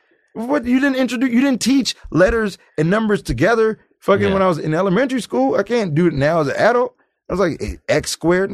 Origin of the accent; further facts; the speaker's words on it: United States; We grew up in the North End, man. And, you know, like, I kicked it in the Central District